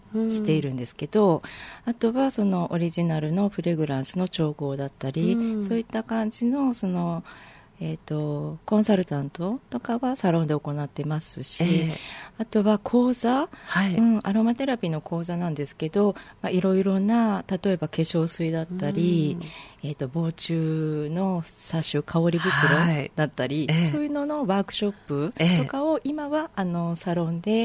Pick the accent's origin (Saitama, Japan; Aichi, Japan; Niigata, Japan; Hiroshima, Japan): Aichi, Japan; Nagoya; 名古屋、地元が名古屋なので、うん、に戻ることになって、